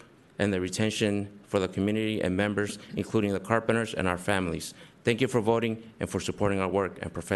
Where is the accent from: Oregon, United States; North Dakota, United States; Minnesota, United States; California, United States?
California, United States; San Francisco; Born and raised in San Francisco, grew up in the Mission District.